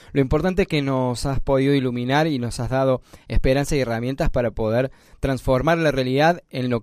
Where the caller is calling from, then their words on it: Santa Fe, Argentina; Hola Radio María … de Santa Fe.